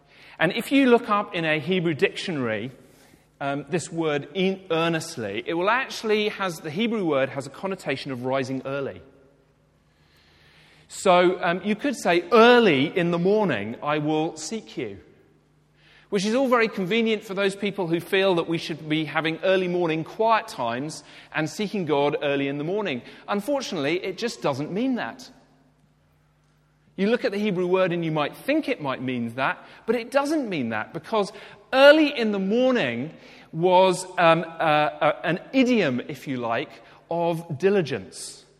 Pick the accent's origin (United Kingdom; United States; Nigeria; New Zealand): United Kingdom; probably none of us because we're all British